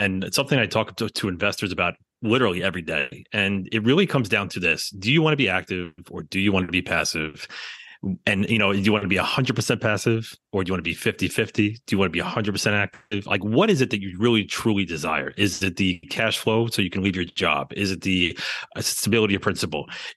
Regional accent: New York City, New York, United States; You know, real estate to me was, you know, especially growing up in the New York City area, was it's too expensive.

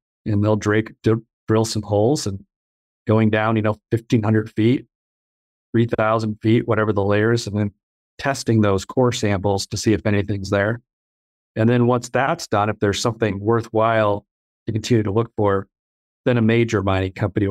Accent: Sandpoint, Idaho, United States; I grew up in Idaho. I was born in a town about 45 minutes from Coeur d'Alene called Sandpoint. Towns with lakes and mountains, ski resorts, four seasons.

